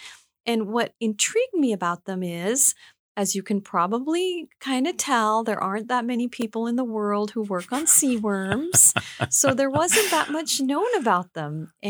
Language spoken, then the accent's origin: English; Colorado, United States; which is what I grew up in Western Colorado at Colorado Mesa University